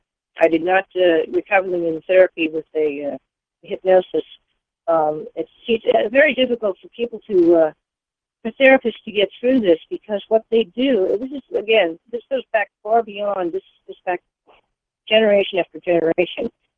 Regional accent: San Francisco, California, United States; born there; I was born in San Francisco in the early 60s. My parents were both middle-class people.

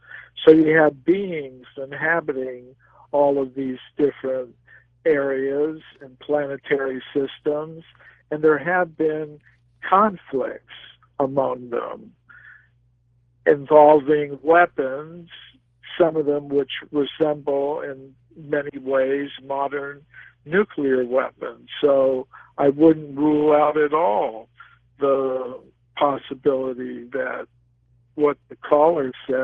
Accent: Florida, United States; I remember growing up in Florida as a young boy, we had to be aware of the animals.

